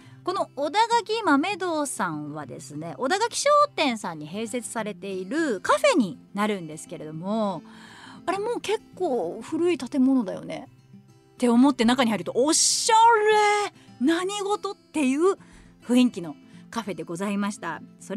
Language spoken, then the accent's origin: Japanese; Shimane, Japan; なんと私も出身地ですね、島根県西部の石見